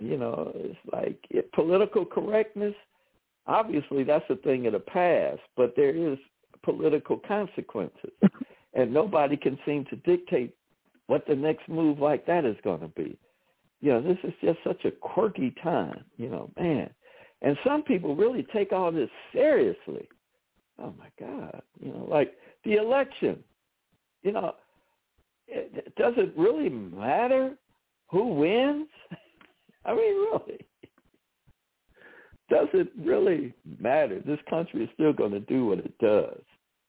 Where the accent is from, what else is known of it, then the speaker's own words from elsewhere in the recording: Chicago, Illinois, United States; Oh, I'm from Chicago.